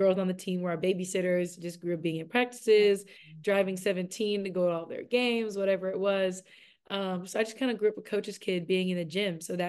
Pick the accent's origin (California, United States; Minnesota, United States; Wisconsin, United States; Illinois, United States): California, United States; Santa Cruz; But no, I'm from Santa Cruz, California. So I say I'm from the Bay, which I'm from the Monterey Bay, but I feel like that counts.